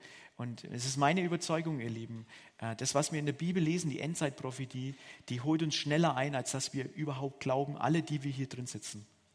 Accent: Germany; Und es hilft mir als Deutscher, dass mir Jesus manchmal sagt, du müsstest nur Heinz und dann.

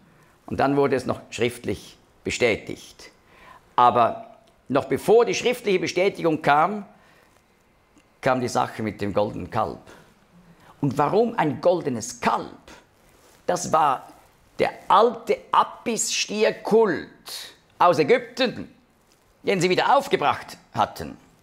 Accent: Zurich, Switzerland; accent: Zurich dialect; Da habe ich es auch verstanden, in meinem Zürcher Dialekt.

